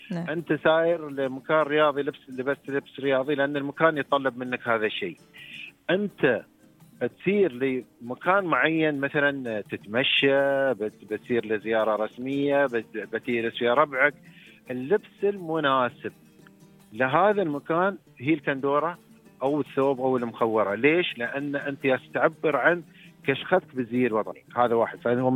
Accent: United Arab Emirates; هم وين عرفني أن أنا من الإمارات؟ من زي الوطني، من بعض العادات والتقاليد والممارسات اللي أنا أقوم فيها

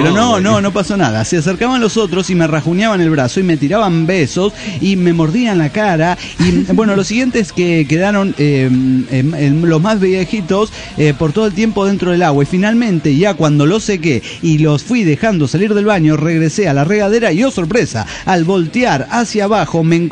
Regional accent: Basque Country, Spain; yo soy de la Euskadi, imagínense ustedes.

